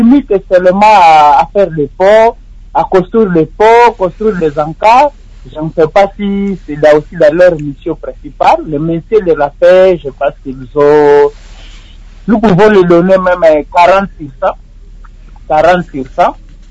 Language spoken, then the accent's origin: French; North Kivu, DR Congo; surtout chez nous à l'est de la RDC, comme je suis du Nord Kivu.